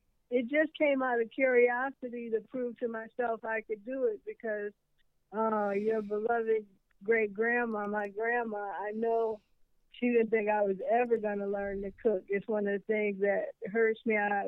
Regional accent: New York City, New York, United States; also born or lived in California; growing up in New York City, I thought that hard taco shell and, you know, putting some ground meat and a little cheese, that's not a taco.

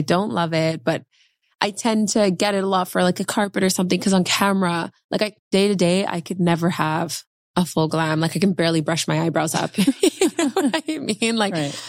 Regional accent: Vancouver, British Columbia, Canada; also born or lived in Montreal / Toronto; So I was born in Montreal, Canada, lived in Toronto till I was about 11. And then I moved to Vancouver, Canada.

